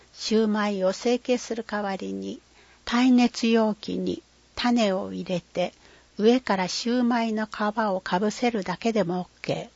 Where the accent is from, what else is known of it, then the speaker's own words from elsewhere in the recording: Okinawa, Japan; 私たち、ウチナーンチューは、沖縄戦の悲惨さを多くの方に知ってほしいと訴えてきました。